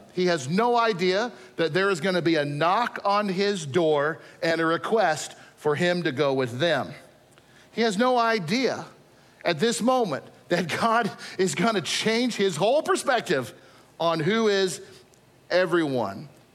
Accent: United States; Just like me as an American, I didn't stop being an American when I became a Christian.

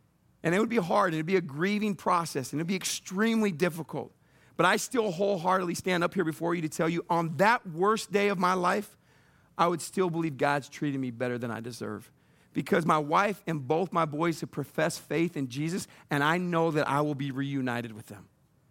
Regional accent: San Diego, California, United States; now in Missouri, United States; And I grew up in San Diego. I'll take the hillbillies.

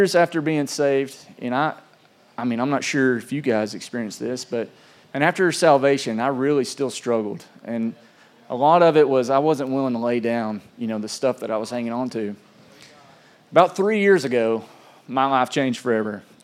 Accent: Adairsville, Georgia, United States; moved away as an adult; also born or lived in East Tennessee; I grew up here in Adairsville. I moved away when I was 20 years old to East Tennessee, where we spent, 10 to 12 years. Moved back down here in 2023.

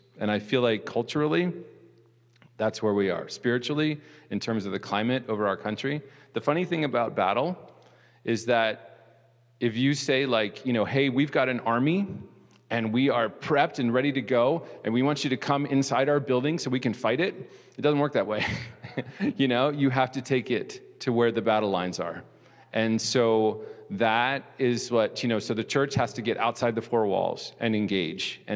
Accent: California, United States; now in Maryland, United States; No, I grew up in California.

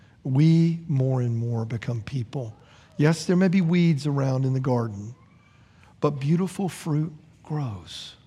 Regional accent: Florida, United States; Growing up in Florida, you always had this kind of inferiority complex about California, that California was the real sunshine state.

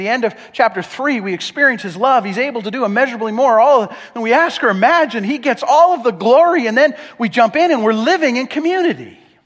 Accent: Canada; although I am a Canadian, first and foremost, I am a Christian.

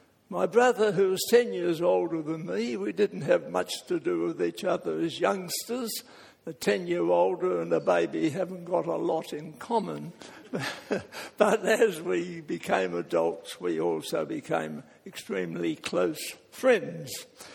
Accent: Adelaide, South Australia, Australia; born there; And I was born in Adelaide. I'm the only Australian in the family.

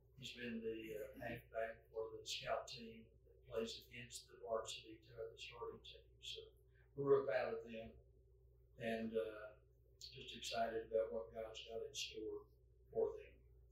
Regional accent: Texas, United States; That's hard for me to say still as a Texan.

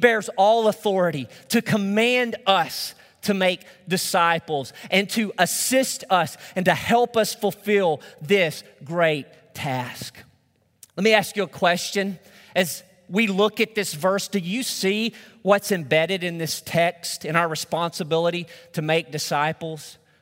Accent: Arkansas, United States; I grew up in Northeast Arkansas, small town, about 7,000 people. We lived outside of city limits. Just a nice rural area.

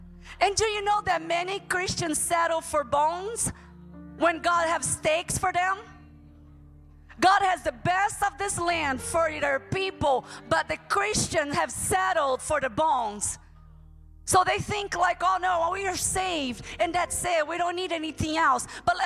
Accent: Brazil; English is a second language; moved away; I came here to go to school. I came here to have a different life because I grew up in Brazil with nothing. It's a third world country.

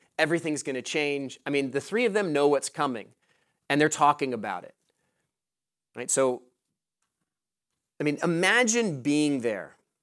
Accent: United States; As an American, well, I'm going to vote for that guy.

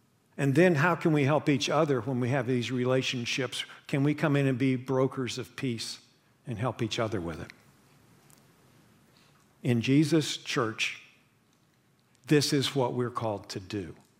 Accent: West Virginia, United States; I'm from West Virginia, and that's one of the things we're famous for.

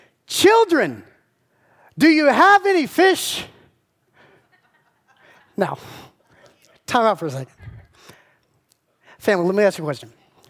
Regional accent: Georgia, United States; I'm from South Georgia. I have known some hicks in my life.

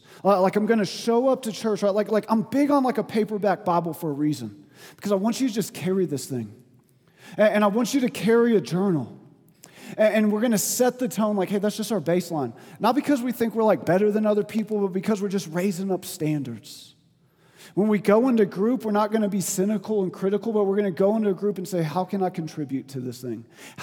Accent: the South, United States; And I was like, that's kind of interesting because I'm from the South and we surf and we call each other dude.

